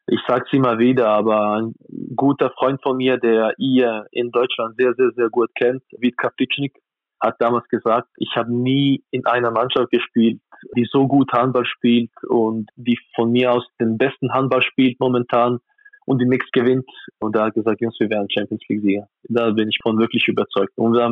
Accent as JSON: {"language": "German", "region": "Bern", "country": "Switzerland", "tie": "born or raised there", "said": "also in Bern, wo ich aufgewachsen bin"}